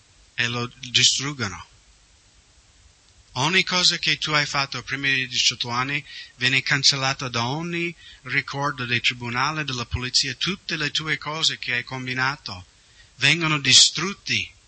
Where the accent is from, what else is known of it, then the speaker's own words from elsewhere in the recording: Washington, United States; Italian is a second language; Nello stato di Washington, negli Stati Uniti, da dove vengo io